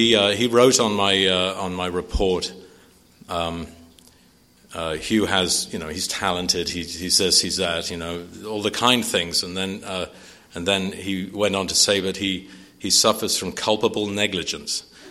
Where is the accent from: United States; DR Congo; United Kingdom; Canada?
United Kingdom; Wales; I grew up as a British guy, and I've been sober 26 years now